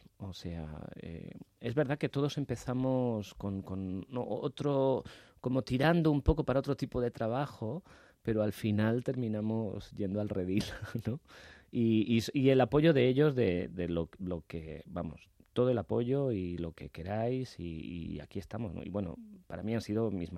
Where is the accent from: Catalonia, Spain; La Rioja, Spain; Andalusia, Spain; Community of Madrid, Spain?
Community of Madrid, Spain; Madrid; soy de Madrid.